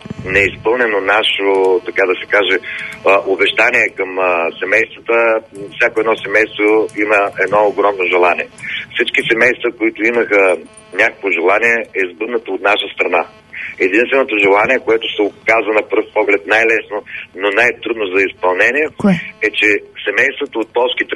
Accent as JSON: {"language": "Bulgarian", "town": "Varna", "region": "Varna Province", "country": "Bulgaria", "said": "И да не говорим, нали, че аз съм от Варна и така нататък."}